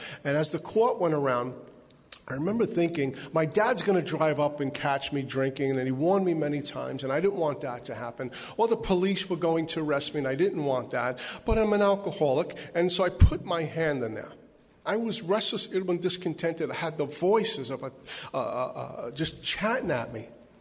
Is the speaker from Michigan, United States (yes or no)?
no; Brooklyn, New York, United States; I grew up in Brooklyn, New York. Like, you don't know by the way I speak, right?